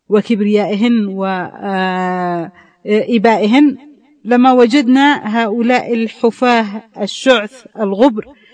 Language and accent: Arabic; Yemen